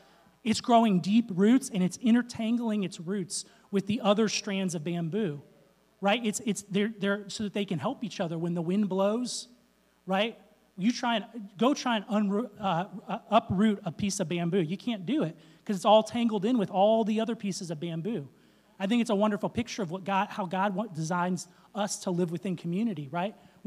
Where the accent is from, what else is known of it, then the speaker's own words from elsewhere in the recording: Florida, United States; And I grew up in Florida. I was born in Florida, and I spent more time in the first few years of my life in the water than on land